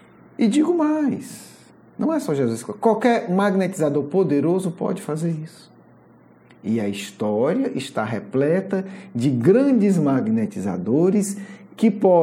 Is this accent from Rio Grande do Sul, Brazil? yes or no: no; Fortaleza, Ceará, Brazil; Aqui na minha terra, eu sou de Fortaleza, um ditado do interior muito antigo